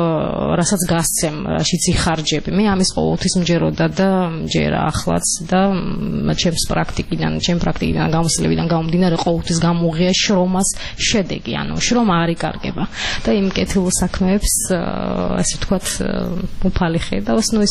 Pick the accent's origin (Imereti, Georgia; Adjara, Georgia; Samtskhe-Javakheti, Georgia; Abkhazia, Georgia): Abkhazia, Georgia; Sukhumi; born or raised there